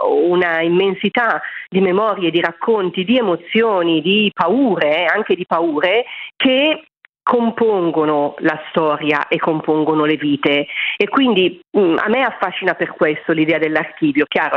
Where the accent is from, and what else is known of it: Ferno, Lombardy, Italy; born or raised there